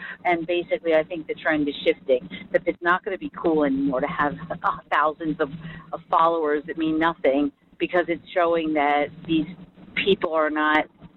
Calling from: Lancaster, Pennsylvania, United States; I'm calling from Lancaster in Pennsylvania.

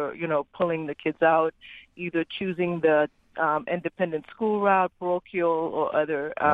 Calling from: Boston, Massachusetts, United States; from Hyde Park. I've been a resident in Hyde Park for 13 years

